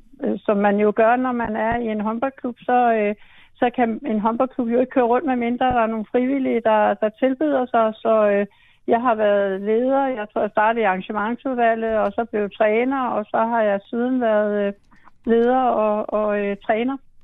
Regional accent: Roskilde, Zealand, Denmark; og har været i Roskilde og boet her. Jeg blev født i Roskilde

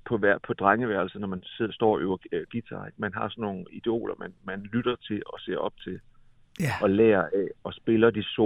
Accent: Aarhus, Central Denmark Region, Denmark; Det var i Aarhus, hvor jeg voksede op.

